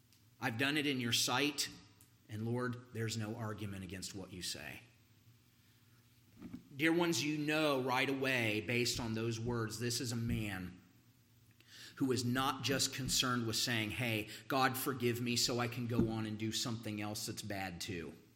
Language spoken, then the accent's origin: English; Ohio, United States; I remember thinking about this, even when I was an unsaved boy growing up in Ohio.